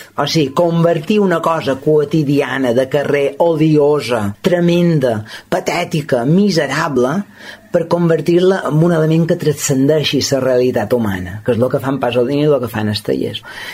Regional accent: Balearic Islands, Spain; accent: Mallorcan; jo som mallorquí i evidentment jo faig servir la meva varietat dialectal sempre que puc

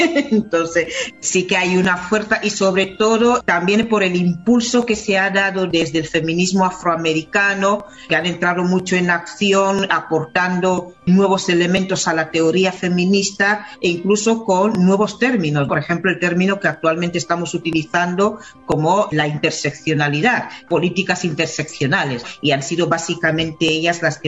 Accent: Equatorial Guinea; La lucha feminista hasta ahora en Guinea, en mi país, ha sido como una resistencias individuales, ¿no?

